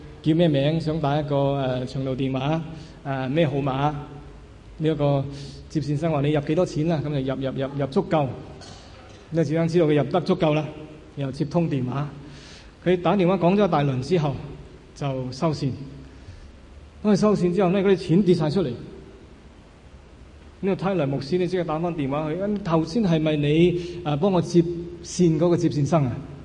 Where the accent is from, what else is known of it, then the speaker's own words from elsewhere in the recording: Hong Kong; 我想我们香港人都很聪明，我们就知道怎样转弯